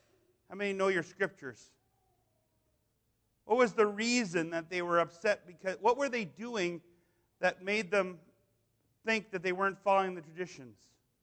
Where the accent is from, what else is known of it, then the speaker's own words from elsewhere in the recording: Canada; I come from Canadian background, but even before that, German background, I would say, you know, I'm German Canadian. See, in Canada, everything's hyphenated.